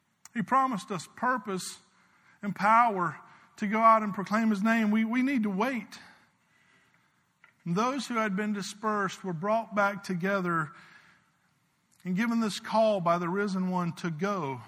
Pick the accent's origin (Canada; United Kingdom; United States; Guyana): United States; South Carolina; I grew up in South Carolina. Like, in South Carolina, it's not uncommon.